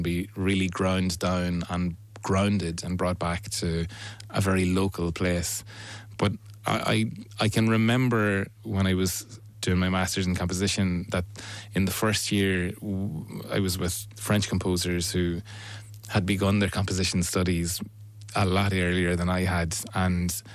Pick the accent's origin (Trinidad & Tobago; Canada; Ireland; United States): Ireland; not just the Irish language, but I suppose that, like you say, the vocabulary of being Irish.